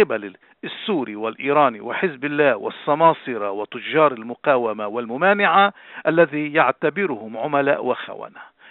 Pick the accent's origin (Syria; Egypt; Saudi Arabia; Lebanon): Lebanon; نحن أبناء هذه الأمة العظيمة، نحن أبناء لبنان المقدس